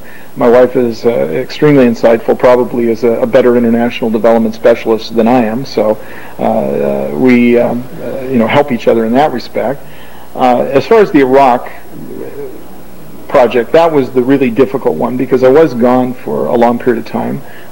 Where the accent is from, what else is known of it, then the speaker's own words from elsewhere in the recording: Bend, Oregon, United States; I'm from Bend, originally graduated from Bend High School, so I'm only about 50 miles from home. But more recently, I'm the city manager in LeGrand, where I've been for the last 9 years.